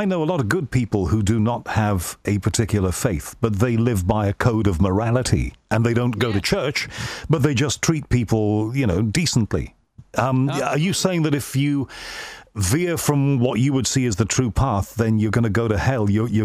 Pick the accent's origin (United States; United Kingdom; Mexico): United Kingdom; Liverpool, North West England; I come from Liverpool, and my family is divided between one side, there's the Protestant side, the other side, there's the Catholic side.